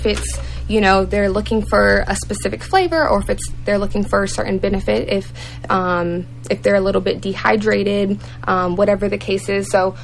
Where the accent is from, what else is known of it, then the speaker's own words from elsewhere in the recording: Fort Hood, Texas, United States; I'm from Fort Hood, Texas, so a little over an hour from here.